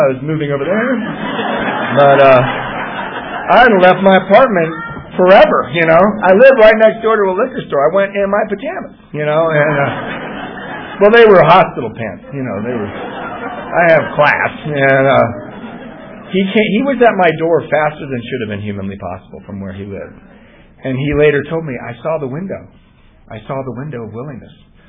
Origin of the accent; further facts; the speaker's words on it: Ireland; No hard feelings, right? We're Irish, and this is how it is.